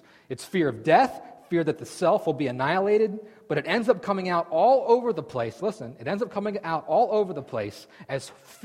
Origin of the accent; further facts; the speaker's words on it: Lebanon, Pennsylvania, United States; And I was sitting next to this lady from ghetto Harrisburg, you know, and I'm from Lebanon.